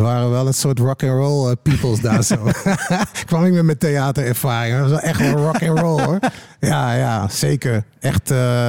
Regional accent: Overijssel, Netherlands; Ik kom natuurlijk uit Twente.

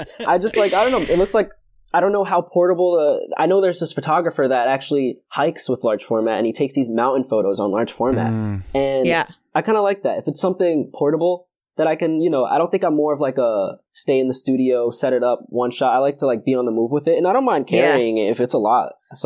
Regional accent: Brooklyn, New York, United States; now in Connecticut, United States; So mostly since I live in Connecticut, I'm from Brooklyn

